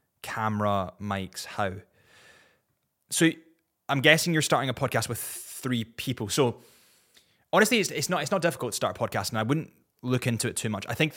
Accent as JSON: {"language": "English", "region": "Scotland", "country": "United Kingdom", "said": "This one specifically has a thistle on it, and obviously being Scottish, thistle."}